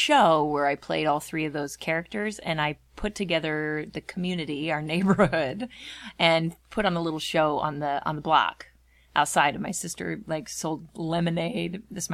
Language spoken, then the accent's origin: English; White Center, Washington, United States; No, my mom was a single mom. It was me and my sister, and we were born and raised in White Center.